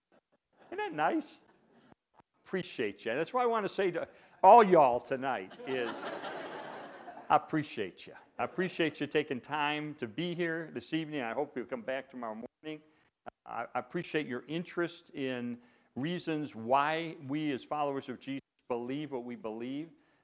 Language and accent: English; Chicago, Illinois, United States; now in Texas, United States; I'm from Chicago, so what do I know about Texas? Very little. So we moved to Texas.